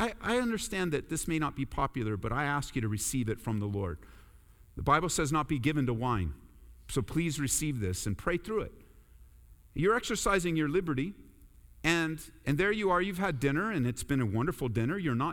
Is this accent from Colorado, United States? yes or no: yes; Colorado, United States; Oh, you guys know where I'm from, right? I'm from Colorado. What are you laughing at? Yeah, I'm from Colorado